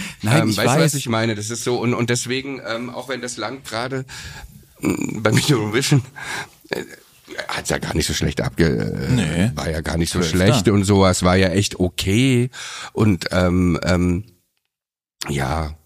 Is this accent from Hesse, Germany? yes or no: no; Berlin, Germany; Ich kann immer nur sagen, ich bin Berliner. Also ich fühle mich richtig als Berliner, aber ich kann nicht sagen, ich fühle mich als Deutscher.